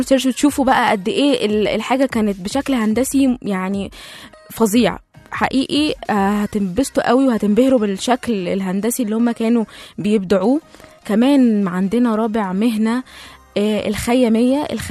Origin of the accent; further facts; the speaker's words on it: Egypt; يعني بالنسبة لنا احنا كمصريين اللي هو عادي احنا بنروح نتصور نتفسح وكده